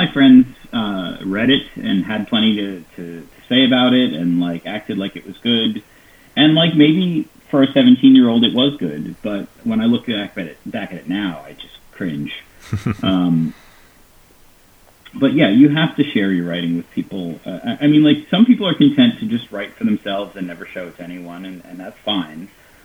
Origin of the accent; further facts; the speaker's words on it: New York, United States; I grew up in Nurshell, New York. I went to Nurshell High School.